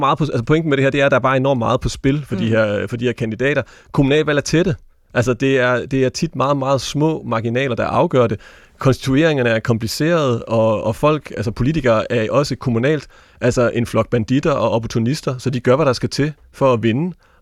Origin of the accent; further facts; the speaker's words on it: Hjørring, North Denmark Region, Denmark; Arne Boelt, som jo var borgmester i min gamle hjemkommune Hjørring